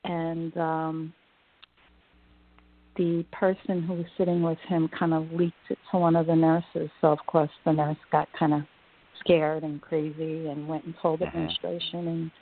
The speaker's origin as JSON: {"language": "English", "town": "Brooklyn", "region": "New York", "country": "United States", "said": "I was born in Brooklyn, New York."}